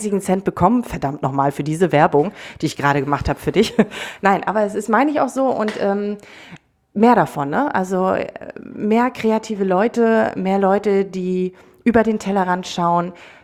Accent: North Germany, Germany; accent: North German; Ich mag das Norddeutsche. Ich mag unseren Dialekt.

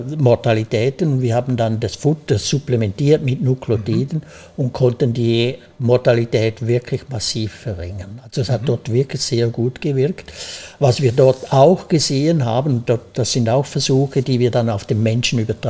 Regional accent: Switzerland; Also wie man sicher aus der Sprache hört, ich bin Schweizer.

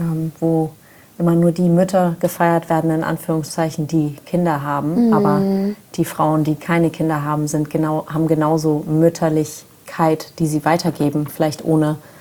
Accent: Kiel, Schleswig-Holstein, Germany; Der auch aus Kiel kommt. Also ja, wir kommen alle aus dem Norden, lieben die Ostsee.

